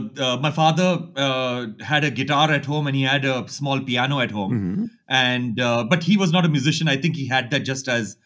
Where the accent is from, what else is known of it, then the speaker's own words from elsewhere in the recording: India; also born or lived in Roanoke Rapids, United States; even though I spent most of my life in India, I was actually born in America. I was born in North Carolina, in this really small town called Roanoke Rapids, which is on the border of North Carolina with Virginia.